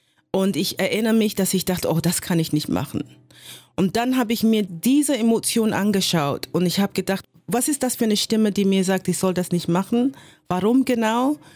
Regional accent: United Kingdom; dass ich eine schwarze Frau bin aus Großbritannien.

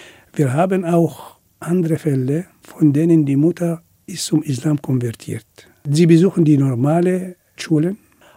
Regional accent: Egypt; Ich bin Ägypter.

